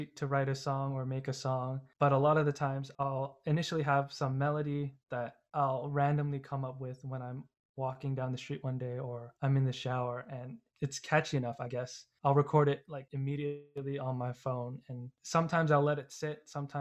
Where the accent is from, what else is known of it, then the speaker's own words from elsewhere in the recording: Toronto, Ontario, Canada; And I'm from Toronto and I go to university at the University of Waterloo